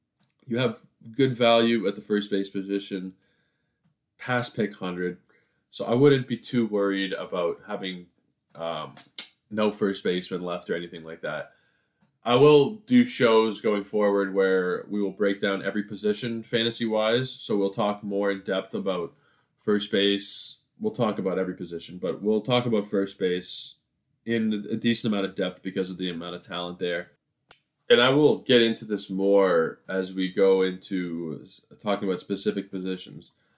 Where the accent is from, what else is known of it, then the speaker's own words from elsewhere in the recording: Toronto, Ontario, Canada; I am from Toronto, by the way.